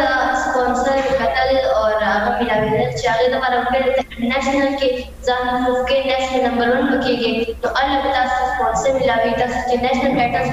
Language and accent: Pashto; Peshawar, Khyber Pakhtunkhwa, Pakistan; زه بیسیکلی د پېښور نه یم، مې پېښور نه